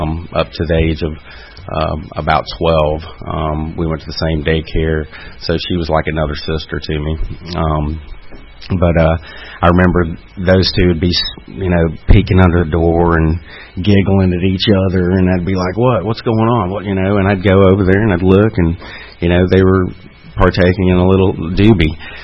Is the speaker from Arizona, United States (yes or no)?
no; Denham Springs, Louisiana, United States; I grew up in Denham Springs. I was 6 years old, and my parents divorced.